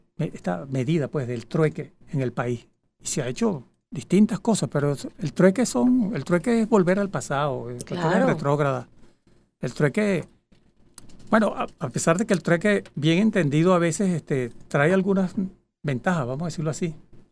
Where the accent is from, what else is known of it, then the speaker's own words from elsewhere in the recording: Venezuela; sino como venezolanos, cosas que llevamos en esa Venezuela que tenemos en la piel, o dentro de nuestra piel.